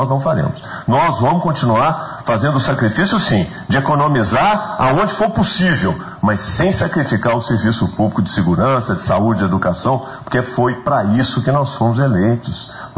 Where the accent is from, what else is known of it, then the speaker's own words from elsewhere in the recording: Minas Gerais, Brazil; Nós somos mineiros.